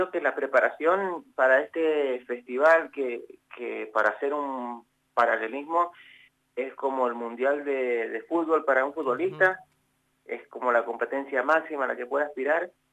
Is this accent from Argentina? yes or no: yes; San Juan, Argentina; Ahora somos dos, pero no tan solo en San Juan, sino somos los únicos dos que tiene la región de Cuyo